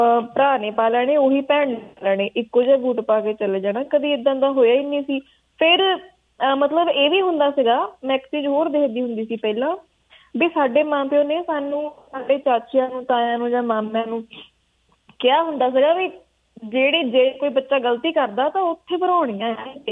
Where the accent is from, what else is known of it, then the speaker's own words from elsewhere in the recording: Kishanpur, Punjab, India; ਬਿਲਕੁਲ ਪਿੰਡ ਦੇ ਨੇੜੇ ਸਾਡਾ ਪਿੰਡ ਕਿਸ਼ਨਪੁਰ ਆ ਜੀ।